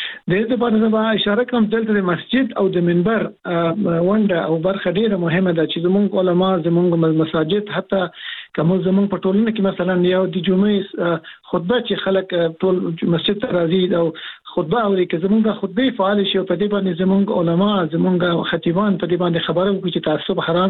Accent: Afghanistan; مونږ مسلمانان یو، په افغانستان کې په دریمه دایره کې مونږ افغانان یو،

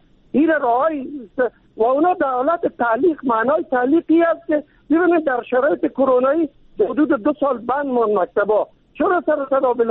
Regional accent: Kabul, Afghanistan

